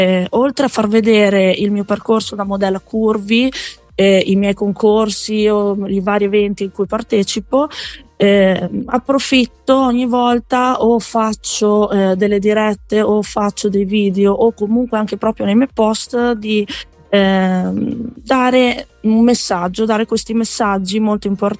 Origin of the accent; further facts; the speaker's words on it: Bologna, Emilia-Romagna, Italy; accent: Emilian; Esatto, sono bolognese.